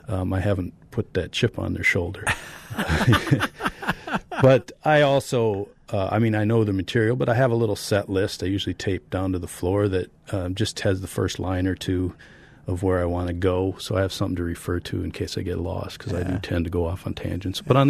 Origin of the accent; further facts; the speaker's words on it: Wisconsin, United States; and I come from the Red Barn, White Farmhouse, Green Fields, Black and White Cows part of Wisconsin.